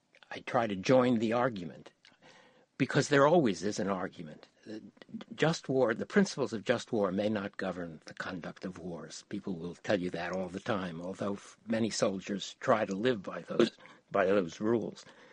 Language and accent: English; United States; And growing up in the United States, reading about the Nazis, as a Jew in the United States, reading about the Nazis